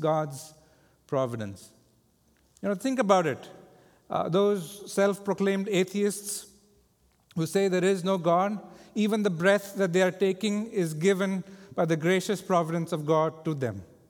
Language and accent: English; India; moved away as an adult; I grew up in India, as some of you know. I never imagined that I'll be living outside of India as an adult and will be involved in ministry.